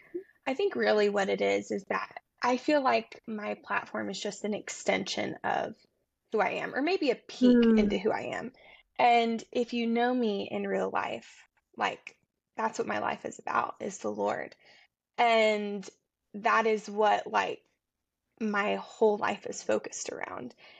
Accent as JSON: {"language": "English", "region": "Tennessee", "country": "United States", "said": "And we just moved back to Tennessee. So I'm from Tennessee."}